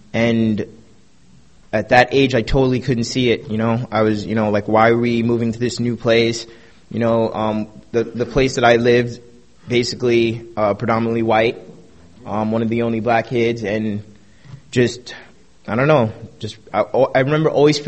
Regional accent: Brooklyn, New York, United States; Basically, I don't know, I'm from Brooklyn, New York. My family, you know, they're Caribbean. They moved here to give our family, like, a better opportunity.

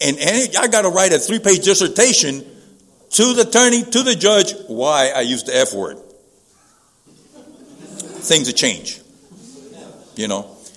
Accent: Puerto Rico; and I'm from Puerto Rico.

